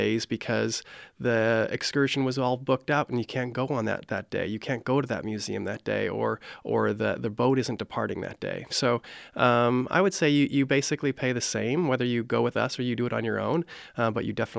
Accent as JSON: {"language": "English", "town": "Havre", "region": "Montana", "country": "United States", "said": "So I think I should begin that I'm from Haver, Montana, especially since much of the audience here might be from Montana."}